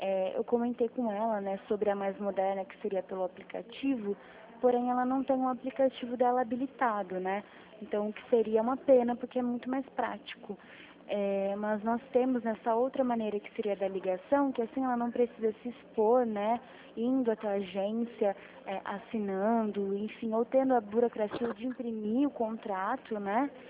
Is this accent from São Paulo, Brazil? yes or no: yes; Araras, São Paulo, Brazil; eu retornei para minha cidade, que é Araras, próximo de Prudente também.